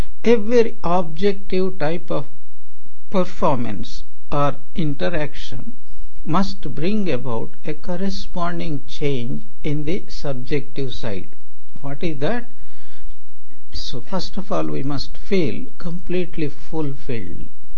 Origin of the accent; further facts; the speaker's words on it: South India, India; I am from South India, and first time I went to Bengal